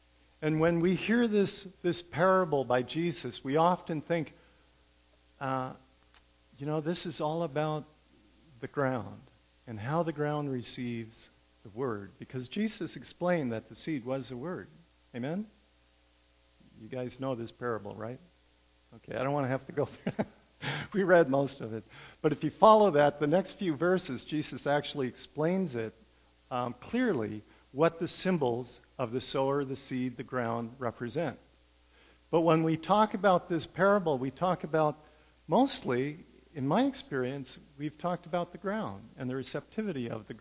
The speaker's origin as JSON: {"language": "English", "region": "England", "country": "United Kingdom", "said": "you know, I came from England."}